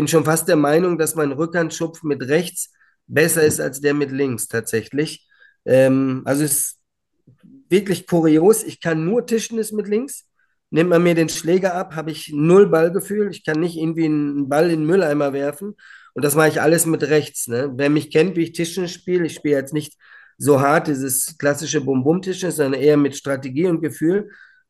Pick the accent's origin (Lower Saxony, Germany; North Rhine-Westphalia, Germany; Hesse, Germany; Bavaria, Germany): North Rhine-Westphalia, Germany; Hamm; born there; Stella Bengtsson in Hamm spielte damals in meiner Geburtsstadt.